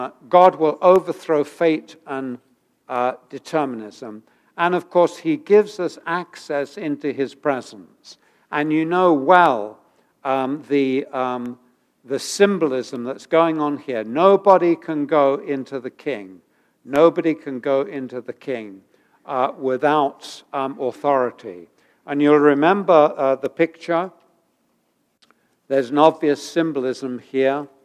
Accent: England, United Kingdom; I grew up in England. It was not a very Christian country at that time.

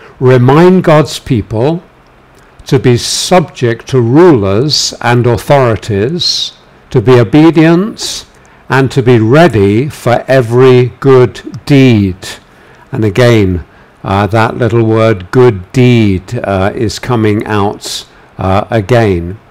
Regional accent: London, United Kingdom; I grew up in London, and you always, when I was growing up, you always put wallpaper on your walls.

